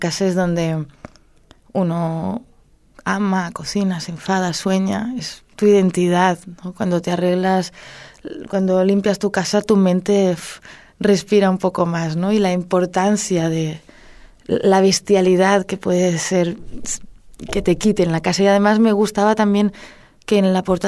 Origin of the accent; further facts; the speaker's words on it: Spain; first language Catalan; Spanish is a second language; Es mi lengua materna, el catalán.